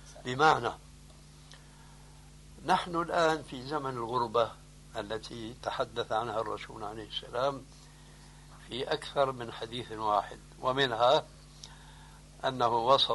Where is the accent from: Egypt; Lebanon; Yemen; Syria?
Syria; الحكاية التي تحكى عندنا في سوريا